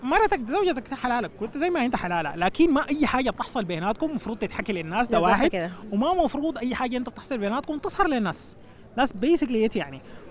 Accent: Sudan; نحن الاعراس بقت عندنا في السودان مختلطة

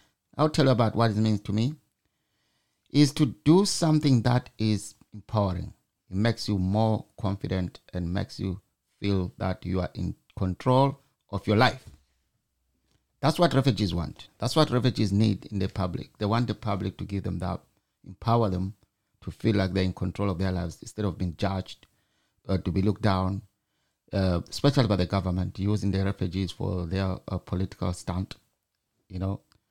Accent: Matabeleland, Zimbabwe; I was born in Zimbabwe. And 1983, I was about six, maybe. Something like that. I was already at school. Seven. And one day we went to school. I'm from Matabeleland, by the way.

